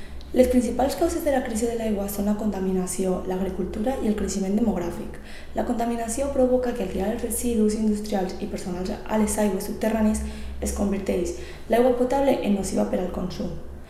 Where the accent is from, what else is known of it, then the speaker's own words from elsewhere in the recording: Valencia, Valencian Community, Spain; de València i estic estudiant per a ser mestra d'educació infantil.